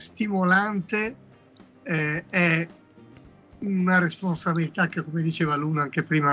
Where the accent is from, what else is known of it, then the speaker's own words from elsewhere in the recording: Liguria, Italy; Perché io sono ligure.